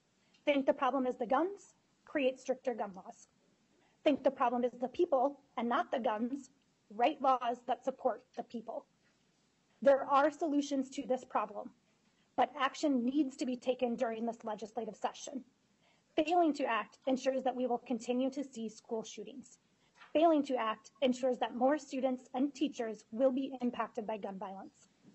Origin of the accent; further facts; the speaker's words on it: Mankato, Minnesota, United States; I am from Mankato, Minnesota.